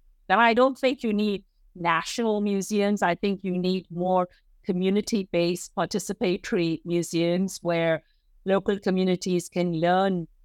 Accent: India; for me to go there as an Indian woman and talk about this museum and what we're doing and all, it was an amazing experience.

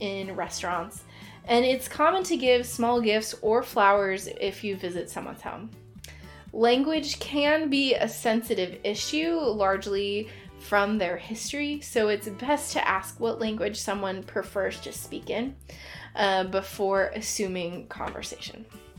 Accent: United States; I grew up in Lutheran circles here in the United States, and potlucks are just the universal language of community.

